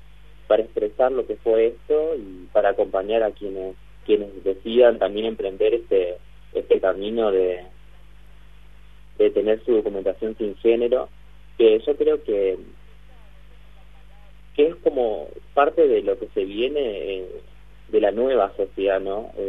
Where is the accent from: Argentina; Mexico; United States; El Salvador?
Argentina; Concepción del Uruguay, Entre Ríos; soy el primero de Concepción del Uruguay. Soy el segundo de Entre Ríos.